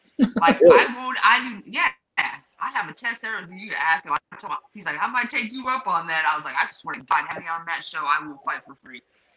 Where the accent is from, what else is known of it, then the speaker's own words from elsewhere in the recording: San Jose, California, United States; I'm from the other side. I'm from San Jose, California, the Bay Area. So I'm like East Coast, West Coast.